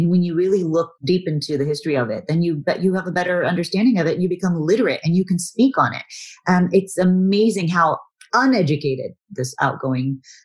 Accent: Texas, United States; Well, I have to say, growing up as a Texan, we're raised as being Texans first. There's such a pride of being from Texas and that Texans have and hold.

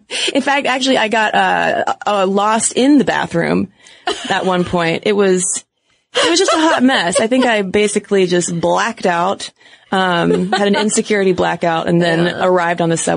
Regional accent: Atlanta, Georgia, United States; I'm this podcaster from Atlanta going up to, you know, hang out and eat dinner with all of these badass go-getters.

